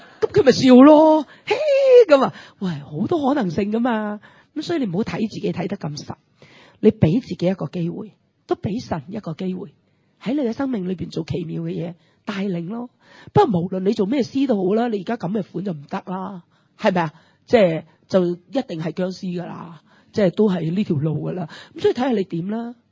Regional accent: China; 我哋中国人仍然有一个强烈嘅迷思

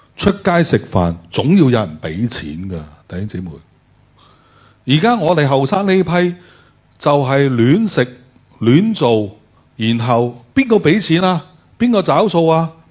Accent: Guangdong, China; 我哋廣東人有句説話話

